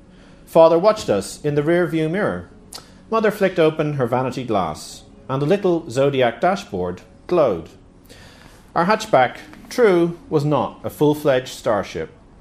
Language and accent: English; Dublin, Leinster, Ireland; I'm from Dublin. We spend a lot of time in the west of Ireland, in Galway